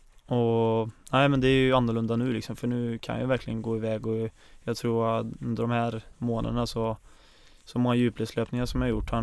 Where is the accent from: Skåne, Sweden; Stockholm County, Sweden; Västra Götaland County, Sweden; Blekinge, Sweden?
Västra Götaland County, Sweden; Ulvåker; Så att Ulvåker är ett samhälle på 3000 och jag är uppväxt utanför det. Så att det är långt in i ingenstans, kan man säga.